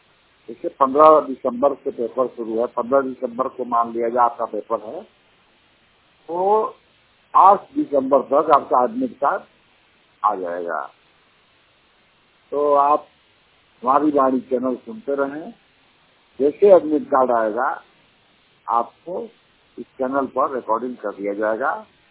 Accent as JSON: {"language": "Hindi", "region": "Bihar", "country": "India", "lives_now": "Faizabad, India", "said": "मैं भी बिहार का ही रहने वाला हूँ, तब फैजाबाद में रहता हूँ।"}